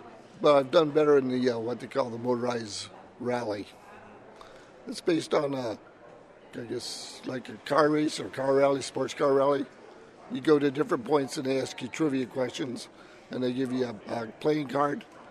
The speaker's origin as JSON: {"language": "English", "region": "Colorado", "country": "United States", "tie": "born or raised there", "said": "I grew up in Colorado"}